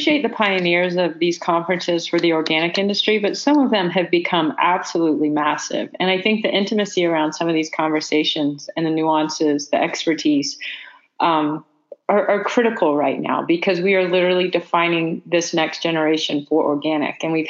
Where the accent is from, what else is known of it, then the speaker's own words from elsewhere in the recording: Houston, Texas, United States; also born or lived in Boulder; I'm sitting here thinking about growing up in Houston, and I did not have that kind of exposure until we moved to Boulder.